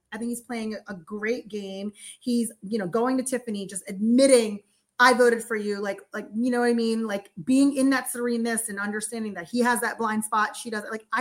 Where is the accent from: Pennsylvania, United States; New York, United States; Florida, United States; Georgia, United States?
Pennsylvania, United States; Delaware County; Fun fact, me and Stephanie are from the same town outside of Philly. We're both from Delco.